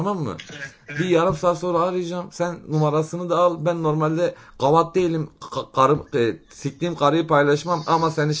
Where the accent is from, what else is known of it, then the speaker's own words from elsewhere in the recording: Karşıyaka, İzmir, Turkey; Ben İzmir Karşıyaka Şemikler'de doğdum. Ayda bir geliyorum İzmir'e.